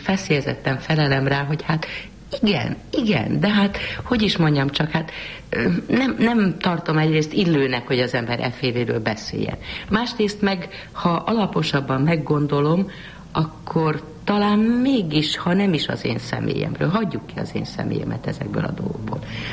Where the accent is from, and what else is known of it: Budapest, Hungary; born there